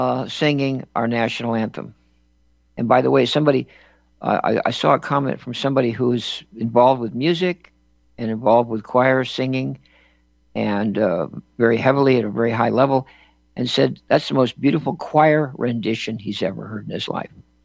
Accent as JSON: {"language": "English", "region": "New York", "country": "United States", "tie": "born there", "said": "Would you want to walk down Fifth Avenue? I was born on Fifth Avenue."}